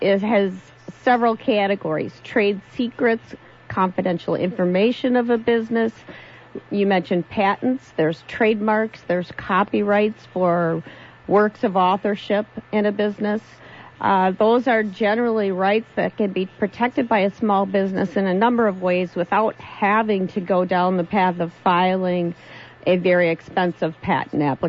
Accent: Appleton, Wisconsin, United States; moved back to my home state of Wisconsin. I was raised as a Wisconsinite in the Appleton area

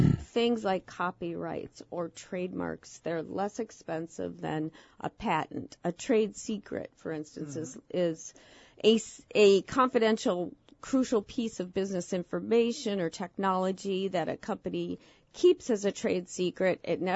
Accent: Appleton, Wisconsin, United States; I then moved back home to my home state of Wisconsin in Appleton

